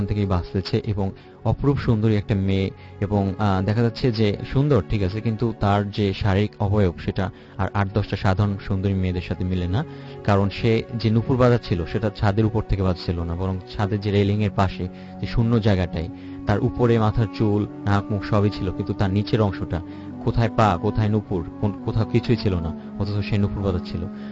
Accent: Kotalipara, Dhaka Division, Bangladesh; আমি ঘটনা গোপালগঞ্জের কোটালীপাড়া থেকে আসছি।

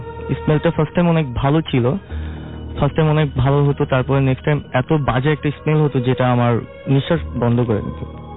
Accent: Chandpur, Chittagong Division, Bangladesh; আমার দেশের বাড়ি, আমার গ্রামের বাড়ি চাঁদপুরে।

